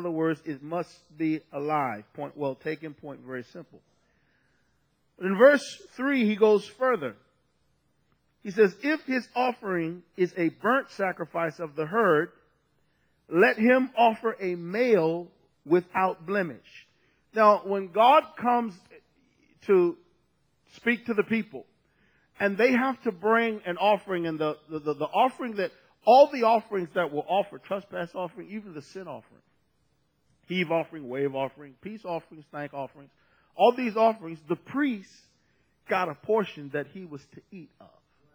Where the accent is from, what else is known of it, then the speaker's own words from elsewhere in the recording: Washington, District of Columbia, United States; born there; I was born in Washington, D.C. We didn't farm anything, okay?